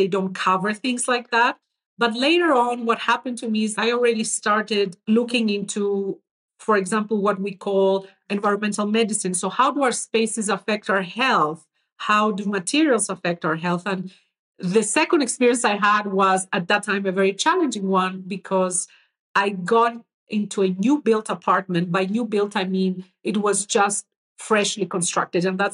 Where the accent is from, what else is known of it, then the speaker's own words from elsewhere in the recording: Greece; English is a second language; So I am originally from Greece. I grew up in an environment very rich in ancient temples.